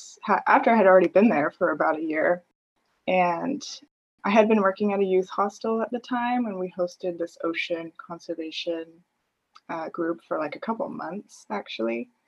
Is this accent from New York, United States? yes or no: no; California, United States; but I grew up in California, so they were always just this sort of faraway thing